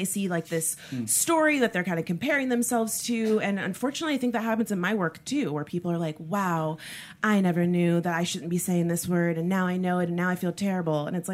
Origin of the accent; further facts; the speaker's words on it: Florida, United States; Yeah, I'm from South Florida